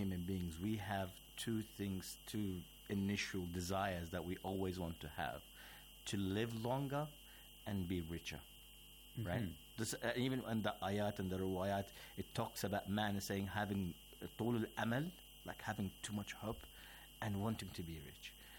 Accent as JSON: {"language": "English", "country": "Australia", "said": "Australia."}